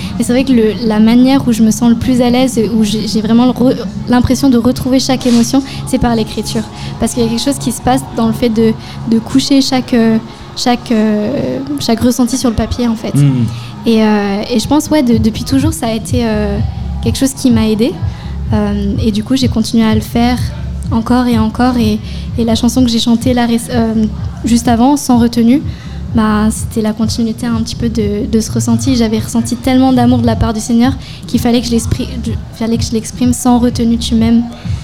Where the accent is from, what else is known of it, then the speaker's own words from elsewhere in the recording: Montélimar, Auvergne-Rhône-Alpes, France; Alors, à la base de la base, je suis de Montélimar.